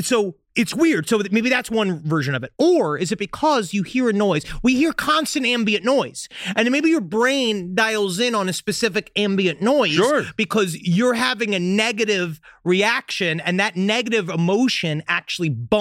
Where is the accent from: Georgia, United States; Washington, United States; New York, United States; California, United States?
New York, United States; Queens; I'm from Queens.